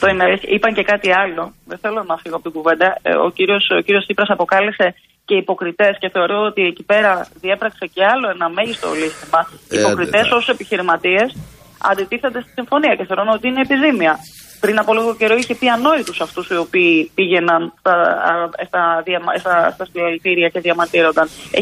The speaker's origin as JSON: {"language": "Greek", "town": "Karpenisi", "region": "Central Greece", "country": "Greece", "tie": "born or raised there", "said": "να πάτε στο χωριό μου στο Καρπενήσι"}